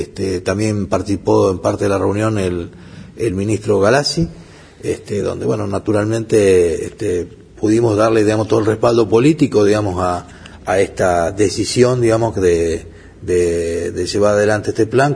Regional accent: Santa Fe, Argentina; Yo soy santafesino y sé lo que significa, digamos, para esa institución educativa el hecho de no tener un edificio propio

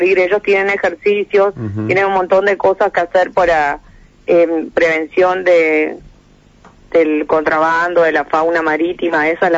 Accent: Formosa, Argentina; now in Mar del Plata, Argentina; Vivimos en Mar del Plata y estamos casados hace 2 años. Yo soy de Formosa, él es de Santa Fe.

